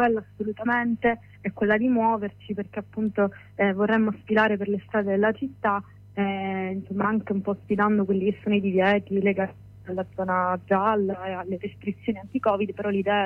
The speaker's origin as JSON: {"language": "Italian", "region": "Sicily", "country": "Italy", "said": "quindi noi come siciliani ci sentiamo assolutamente coinvolti in tutti i conflitti mondiali"}